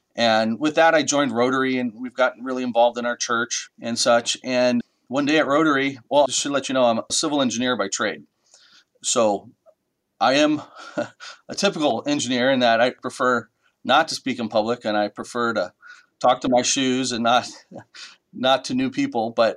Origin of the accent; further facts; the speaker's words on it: Yuma, Arizona, United States; I grew up in Yuma. When I was young, I didn't appreciate the community and looked for my quickest way out, and that was college.